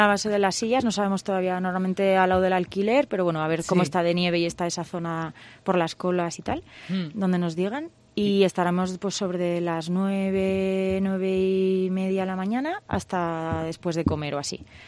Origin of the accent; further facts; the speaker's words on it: Pyrenees, Spain; somos de aquí, del Pirineo